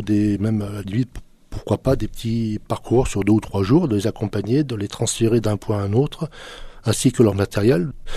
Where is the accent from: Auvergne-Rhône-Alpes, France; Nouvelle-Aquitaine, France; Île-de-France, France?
Auvergne-Rhône-Alpes, France; Lyon; je suis originaire de Lyon, donc enfant déjà, mais avec mes parents, je suis venu dans le Diois.